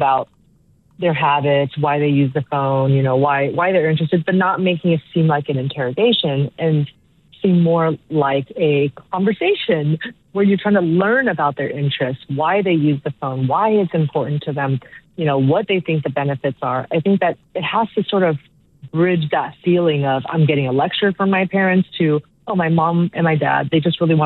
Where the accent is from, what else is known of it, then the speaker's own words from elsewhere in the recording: Taiwan; I had a rotary phone when I was very little growing up in Taiwan.